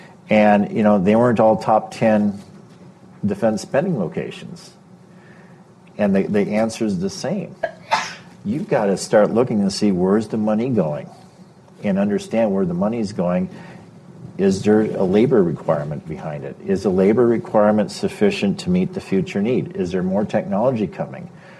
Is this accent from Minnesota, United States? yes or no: yes; Minnesota, United States; Now, I come from Minnesota. And, you know, a lot of times you think, you know, you get the winters and you get this brief period of summertime.